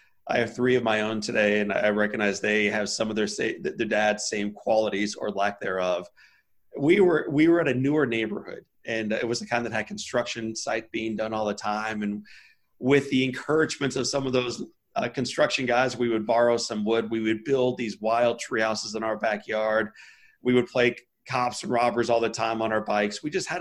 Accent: Town and Country, Missouri, United States; We grew up in Town and Country. Right at 270 in Clayton Road, had a golden retriever, had a wonderful upbringing.

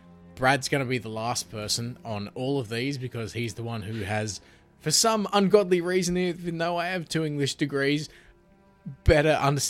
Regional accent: Australia; Because we're Australian anyway, so we're lazy to start.

